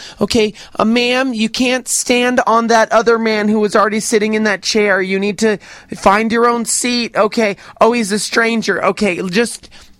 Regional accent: Brooklyn, New York, United States; All right, so growing up in Brooklyn... It was pretty tough, you know.

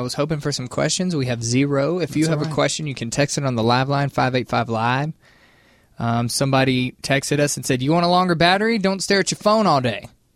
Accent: the South, United States; accent: Southern; And then realizing later that I could never be good at it because of my southern accent.

